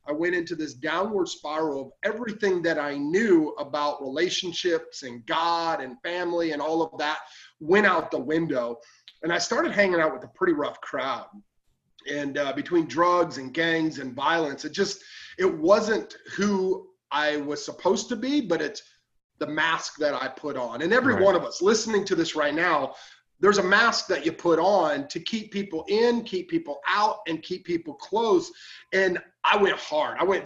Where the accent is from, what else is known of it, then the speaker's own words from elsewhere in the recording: Illinois, United States; You see, in Northern Illinois, where I grew up in the Chicago market, you had to be 10 to have a paper route.